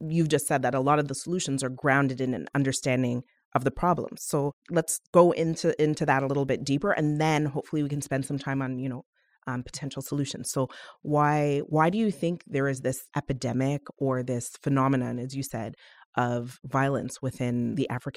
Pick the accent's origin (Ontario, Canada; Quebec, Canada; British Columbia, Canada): Quebec, Canada; Montreal; so I grew up in Montreal, so like in the 90s and 2000s.